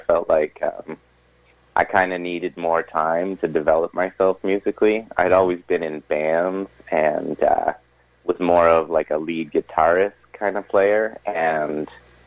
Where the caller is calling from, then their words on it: Toronto, Ontario, Canada; I'm calling from Toronto.